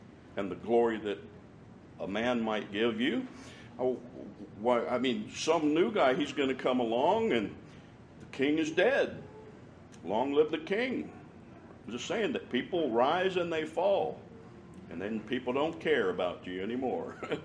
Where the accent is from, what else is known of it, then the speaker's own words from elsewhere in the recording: United States; Well, I'm an American, so I can talk about American stuff in America. My country is safe compared to much of the world.